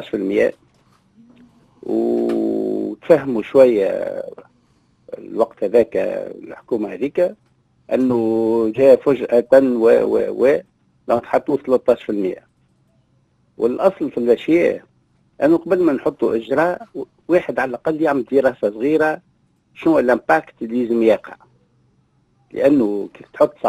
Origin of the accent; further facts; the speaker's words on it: Tunisia; كتونسي نتكلم